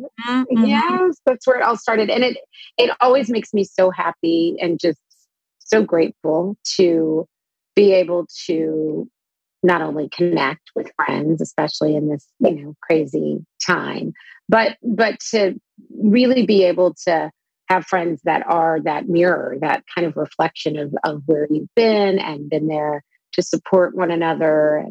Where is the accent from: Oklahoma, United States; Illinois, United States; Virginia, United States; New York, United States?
Oklahoma, United States; Norman; generally in childhood growing up in Norman in a college town, it was slightly more progressive than you would assume a town to be in Oklahoma.